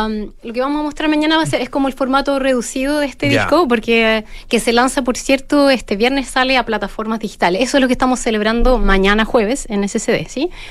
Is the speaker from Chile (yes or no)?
yes; Chile; Fuimos dos chilenas finalistas